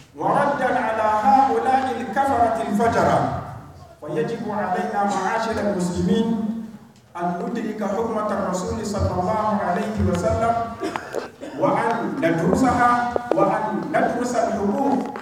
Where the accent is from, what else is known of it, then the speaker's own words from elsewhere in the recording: Niger; اللهم احفظ بلادنا النيجر واجعله آمنا مطمئنا